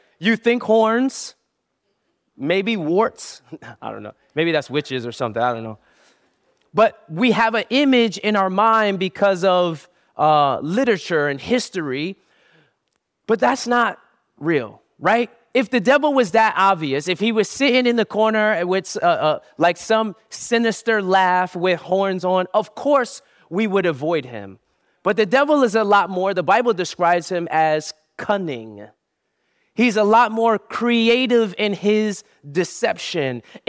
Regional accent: Brooklyn, New York, United States; So growing up, I grew up in Brooklyn.

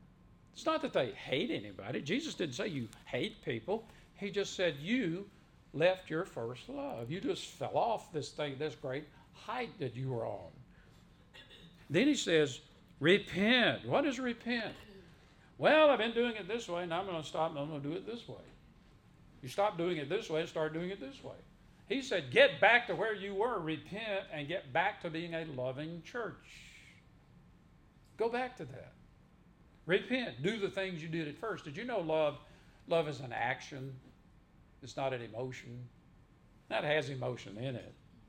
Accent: Mississippi, United States; I grew up in Mississippi. I saw a lot of segregation.

